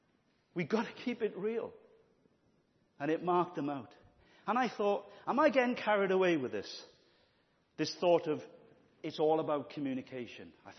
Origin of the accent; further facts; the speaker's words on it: Merthyr Tydfil, Wales, United Kingdom; And Merthyr people would have said bought. I'm from Merthyr, so I'm mocking myself, really.